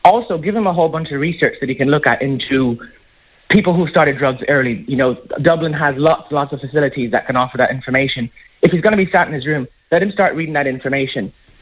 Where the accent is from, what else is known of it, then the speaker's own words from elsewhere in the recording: Belize; I'm from Belize originally